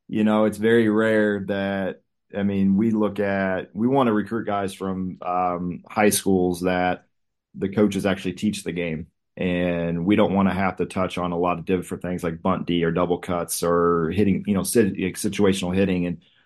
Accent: Houston, Texas, United States; I'm an Astros fan. I grew up in Houston. So I grew up in Houston, and long time Houston fan of everything. Texas Longhorn fan. So it's yeah, I'm Texas through and through

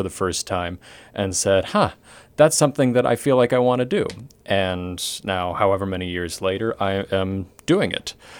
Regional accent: New York City, New York, United States; So I grew up as an actual native New Yorker. I was born on 96th Street in Manhattan.

